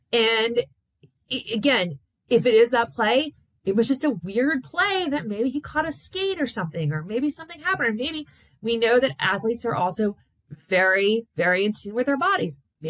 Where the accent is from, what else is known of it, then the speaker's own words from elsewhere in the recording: Buffalo, New York, United States; And I said, this is nothing, I'm from Buffalo.